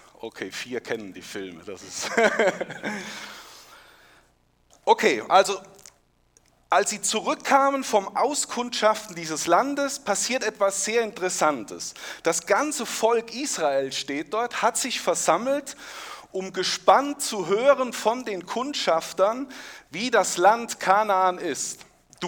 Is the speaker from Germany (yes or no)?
yes; Rhineland-Palatinate, Germany; Bei uns im Westerwald ist das so, dass wenn jemand ein gewisses Alter erreicht hat, kommt sogar der Bürgermeister zum Gratulieren.